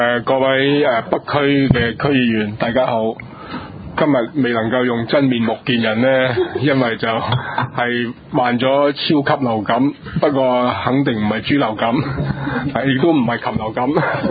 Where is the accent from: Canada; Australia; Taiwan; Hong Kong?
Hong Kong; 我真係生于斯长于斯